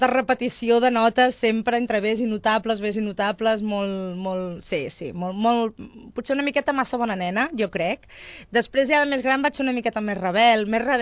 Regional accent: Sabadell, Catalonia, Spain; now in Barcelona, Spain; I sempre dic que sóc de Sabadell.

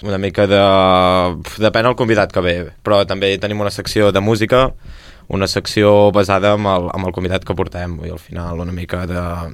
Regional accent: Vic, Catalonia, Spain; Sí, sí, vivim, som els dos de Vic

